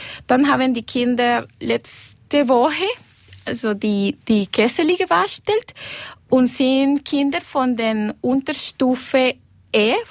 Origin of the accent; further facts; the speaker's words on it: Costa Rica; German is a second language; now in Liechtenstein; Ich komme aus Costa Rica und seit 10 Jahren wohne ich hier in Liechtenstein.